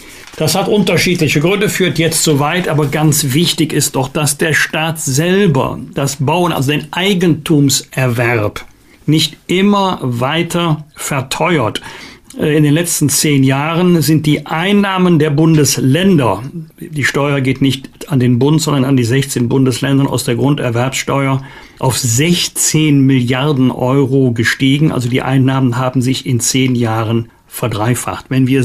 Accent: Bergisch Gladbach, North Rhine-Westphalia, Germany; dem Namen meiner Heimatstadt Bergisch Gladbach

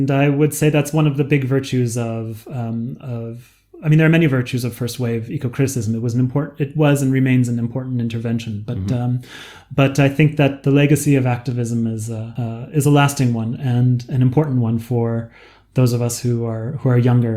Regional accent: San Diego, California, United States; So I grew up in San Diego in California.

